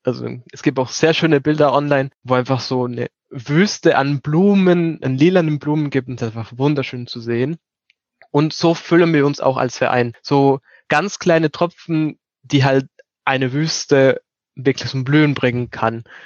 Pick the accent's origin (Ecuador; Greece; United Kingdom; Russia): Ecuador; Guayaquil, Guayas; moved away as an adult; now in Germany; Ich bin 24 Jahre alt und bin fast am Ende meines Masters in Bioinformatik. Ich komme ursprünglich aus Ecuador, aus Guayaquil. Und ich bin vor 6 Jahren dann nach Deutschland umgezogen